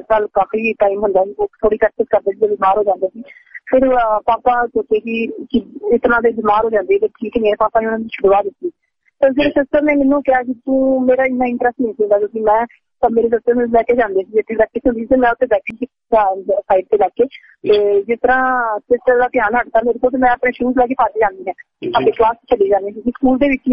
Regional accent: Badnian, Punjab, India; ਮੈਂ ਪਿੰਡ ਬਦਨੀਆਂ, ਜ਼ਿਲ੍ਹਾ ਤਰਨ ਤਾਰਨ, ਅੰਮ੍ਰਿਤਸਰ ਦੇ ਕੋਲ ਹੈ ਤਰਨ ਤਾਰਨ, ਤੇ ਖਾਸ ਕਰ ਪੰਜਾਬੀ ਦਾ ਸਭ ਜਾਣਦੇ ਨੇ ਤਰਨ ਤਾਰਨ ਬਾਰੇ ਤੇ ਇੱਕ ਛੋਟਾ ਜਿਹਾ ਪਿੰਡ ਹੈ ਤੇ ਉਹਦੇ ਵਿੱਚੋਂ ਹੀ ਮੈਂ ਨਿਕਲੀ ਹਾਂ।

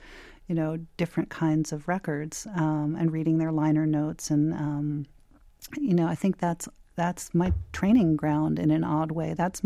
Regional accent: Philadelphia, Pennsylvania, United States; I mean, I grew up in Philadelphia, you know, and I'm the same age as rock and roll.

